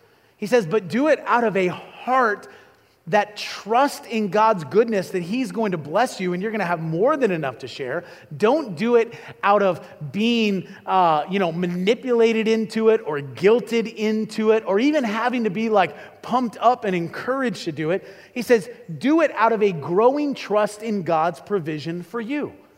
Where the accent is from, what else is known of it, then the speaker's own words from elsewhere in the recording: Illinois, United States; But I grew up in Illinois, which I like to say is a great place to be from but not live, and I grew up in Illinois, and we have thunderstorms there.